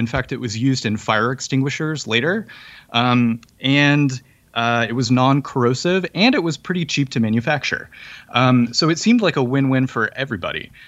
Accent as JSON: {"language": "English", "town": "Memphis", "region": "Tennessee", "country": "United States", "tie": "born or raised there", "said": "I grew up in Memphis, Tennessee, where summers were very hot, not uncommon to be in the 90s with 100% humidity."}